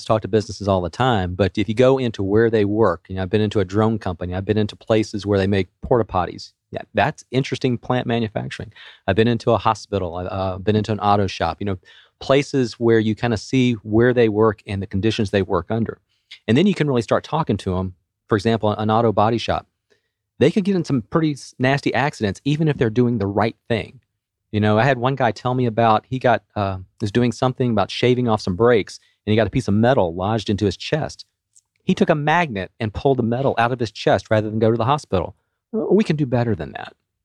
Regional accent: Chamblee-Dunwoody, Georgia, United States; I grew up in the Chamblee-Dunwoody area, went off to Auburn

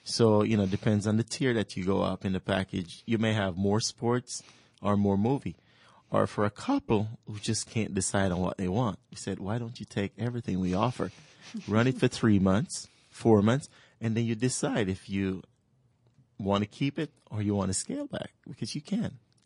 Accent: Jamaica; now in United States; I was raised in Jamaica, always technical.

